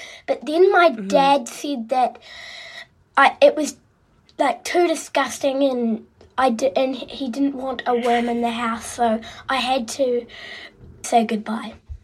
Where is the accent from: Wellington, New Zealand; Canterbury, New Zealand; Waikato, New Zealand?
Canterbury, New Zealand; Christchurch; from Christchurch in New Zealand.